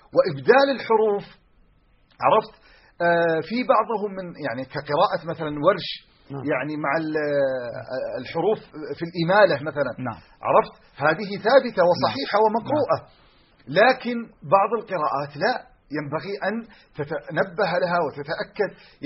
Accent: Najd, Saudi Arabia; وبعض اللهجات عندنا في نجد.

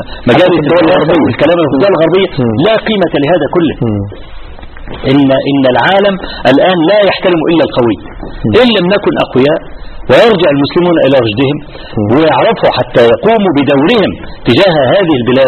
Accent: Egypt

